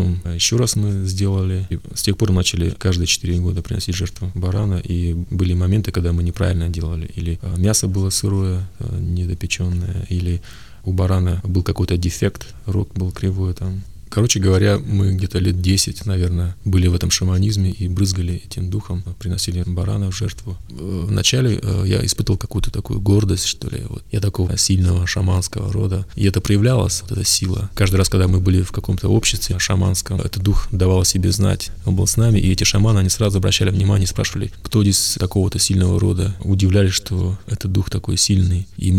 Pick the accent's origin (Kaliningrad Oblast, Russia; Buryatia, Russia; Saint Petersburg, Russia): Buryatia, Russia; Как любой бурят, я считал, что я буддист, потому что я бурят.